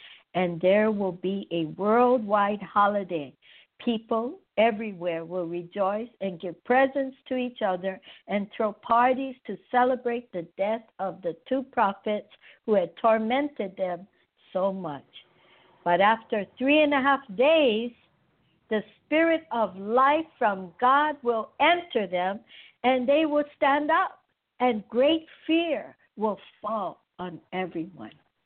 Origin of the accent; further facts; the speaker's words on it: Honolulu, Hawaii, United States; I came from Hawaii, and when I was a little girl, we used to pass the freeway, and right off of the freeway in the town of in Honolulu, they had a church there